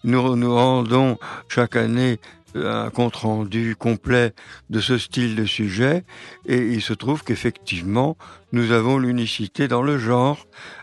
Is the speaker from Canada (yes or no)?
no; France; personnellement, je suis français, j'attache beaucoup d'importance à la défense de la langue française.